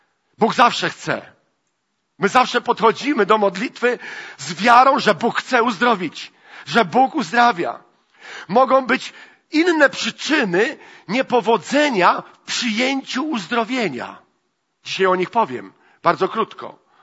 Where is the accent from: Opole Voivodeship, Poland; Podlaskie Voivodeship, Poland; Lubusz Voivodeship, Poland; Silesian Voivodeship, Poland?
Silesian Voivodeship, Poland; Jastrzębie-Zdrój; Byliśmy w szoku, jak dowiedziała się, że ja jestem z Jastrzębia.